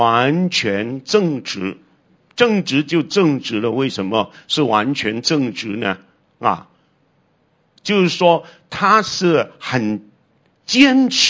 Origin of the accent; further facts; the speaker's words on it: China; 我们中国人翻译这个 country 或者是 nation， 用国家或者是家国。